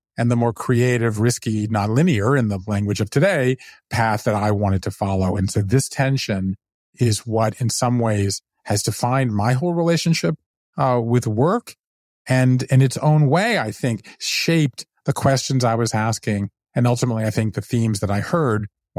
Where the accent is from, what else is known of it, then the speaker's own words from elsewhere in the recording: the South, United States; But yet I grew up Jewish in the South. And so therefore I grew up apart from that.